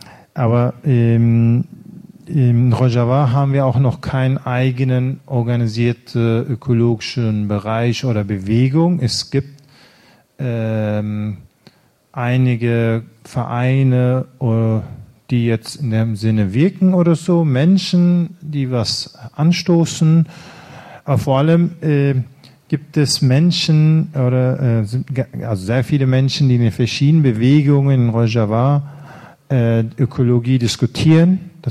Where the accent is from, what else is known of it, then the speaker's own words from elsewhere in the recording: Germany; also born or lived in Northern Kurdistan; Ich bin in Deutschland aufgewachsen, aber ich habe auch viele Jahre in Nordkurdistan gelebt